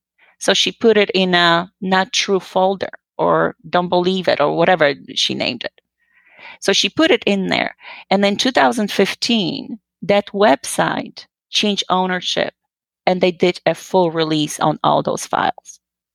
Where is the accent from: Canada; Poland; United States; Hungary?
Poland; I'm originally from Poland.